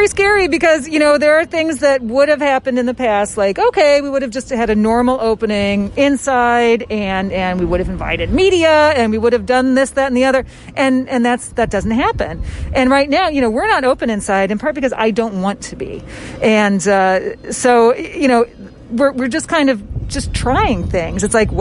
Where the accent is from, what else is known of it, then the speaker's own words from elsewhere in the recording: Indiana, United States; I love corn. I'm a Hoosier. I'm from Indiana.